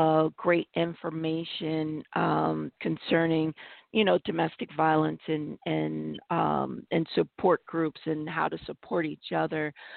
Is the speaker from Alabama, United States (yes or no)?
no; Connecticut, United States; I grew up in Connecticut, and so close into New York is my hometown.